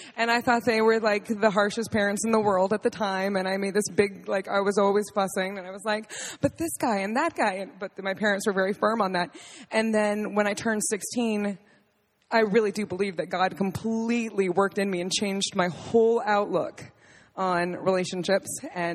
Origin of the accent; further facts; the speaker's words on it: Maine, United States; because I grew up in Maine, my older sister and I were the only two that were outspoken Christians.